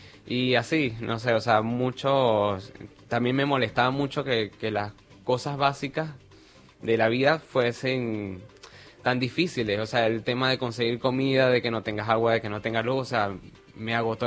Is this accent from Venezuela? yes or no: yes; Coro, Falcón, Venezuela; also born or lived in Caracas; Yo soy de una provincia, yo soy de Coro. del estado Falcón, pero viví en Caracas